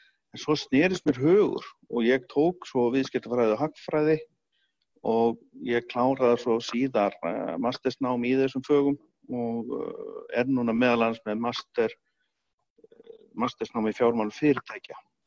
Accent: Southern Region, Iceland; ég er nú meðal hans undan Eyjafjöllunum

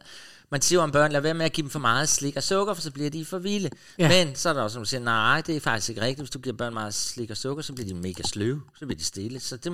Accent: Jordløse, Region of Southern Denmark, Denmark; for jeg husker jo min barndom hjemme i Jordløs.

